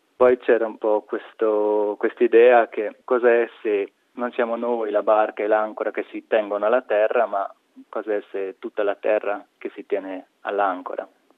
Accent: Rhäzüns, Grisons, Switzerland; Sì, è abbastanza verde, non siamo ancora così proprio in montagna, ma si inizia a intravedere le vette

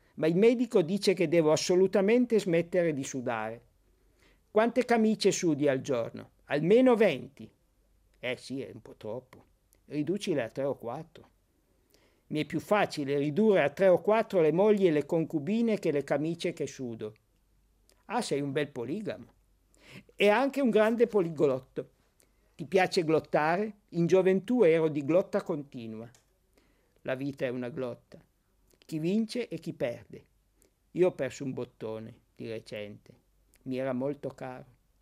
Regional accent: Piedmont, Italy; Io sono piemontese, però non amo il dialetto piemontese. Mi piace molto di più il milanese.

